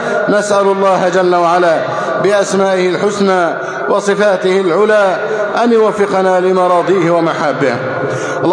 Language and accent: Arabic; Egypt; اللهم احفظ بلدنا مصر أمناً أماناً، صفاءً رخاءً